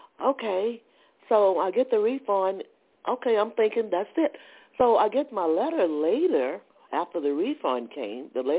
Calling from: Georgia, United States; How you doing? I'm calling from Georgia.

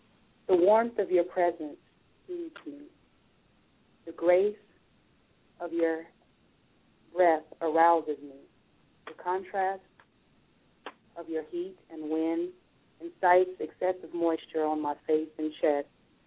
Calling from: Atlanta, Georgia, United States; I'm calling from Atlanta.

